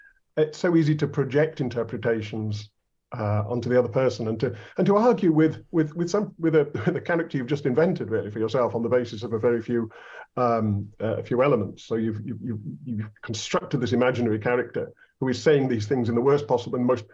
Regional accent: United Kingdom; now in Greece; I shouldn't be here just as a British person who, thanks to the EU, was able to live here without really making much of an effort to become Greek.

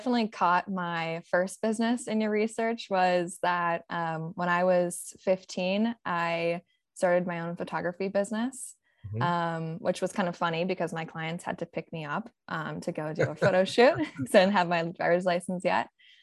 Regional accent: Austin, Texas, United States; I was born and raised in Austin, Texas

